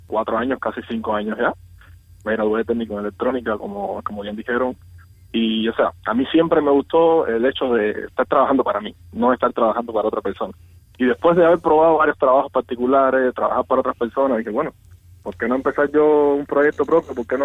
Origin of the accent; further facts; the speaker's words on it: Havana, Cuba; Yo soy de La Habana, desde Bao.